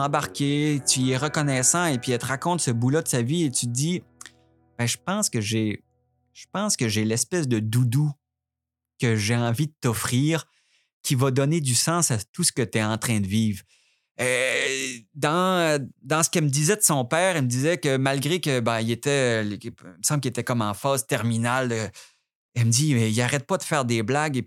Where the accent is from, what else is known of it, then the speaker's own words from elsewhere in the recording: Quebec, Canada; si la personne sait que je suis Québécois